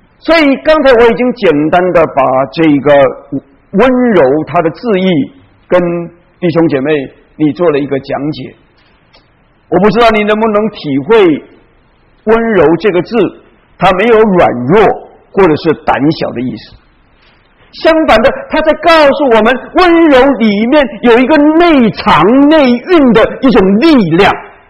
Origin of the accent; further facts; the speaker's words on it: Taiwan; 从前在台湾呢，我不知道在中国怎么，因为我不在中国长大的。